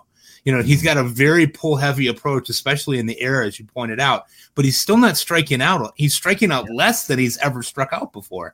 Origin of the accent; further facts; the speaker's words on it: New York, United States; Being a New Yorker and following these teams.